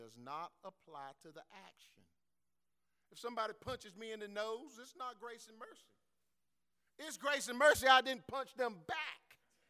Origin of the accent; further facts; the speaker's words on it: LeGrand, North Carolina, United States; I'm from the country. I'm from LeGrand, North Carolina.